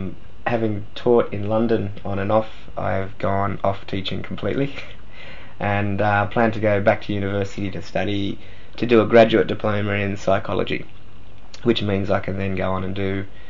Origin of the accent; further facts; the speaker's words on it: Australia; I'm Australian. I live in Sydney, Australia. I'm the youngest of 4 children.